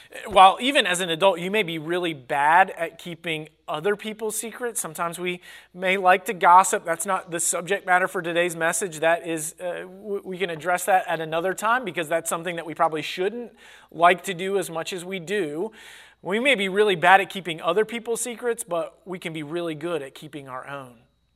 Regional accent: Cincinnati, Ohio, United States; So growing up in Cincinnati, people don't drink

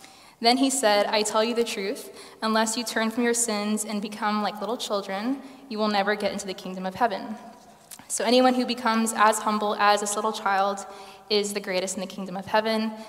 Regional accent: Texas, United States; now in Leeds, United Kingdom; I returned to Leeds a few days ago after visiting my hometown in Texas.

